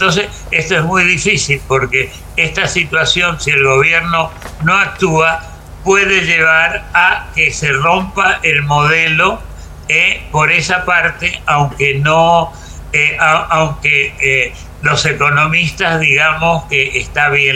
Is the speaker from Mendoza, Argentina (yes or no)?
yes; Mendoza, Argentina; Claro, yo soy mendocino